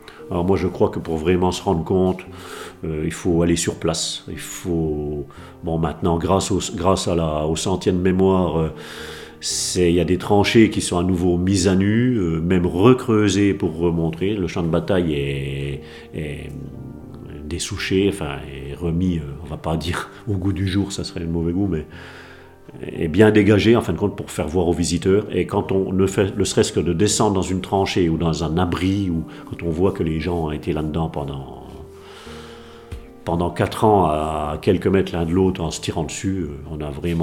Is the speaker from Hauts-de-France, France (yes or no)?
no; Saint-Étienne-lès-Remiremont, Grand Est, France; je vais avoir 55 ans. J'ai toujours habité dans la vallée de la Moselotte, mais Moselle. Je suis de Saint-Étienne-lès-Remiremont, juste à côté. Et puis, oui, ben, je suis vraiment Vosgien à 100%